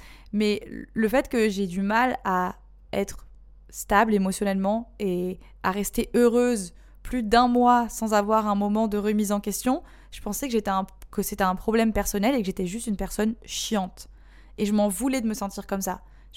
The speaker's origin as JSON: {"language": "French", "town": "Marseille", "region": "Provence-Alpes-Côte d'Azur", "country": "France", "also_born_or_lived": "Indonesia", "said": "J'abuse, je suis marseillaise."}